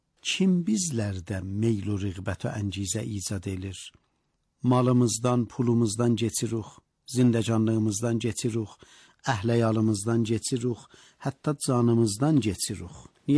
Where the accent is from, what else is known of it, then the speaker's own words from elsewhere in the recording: Iran; Məyəm mən ki İranlıyam, eləyə biləm bir təfavut olam.